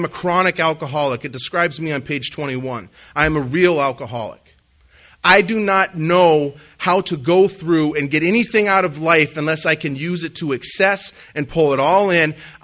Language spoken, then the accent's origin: English; Minot, North Dakota, United States; But I grew up in Minot on the Air Force Base.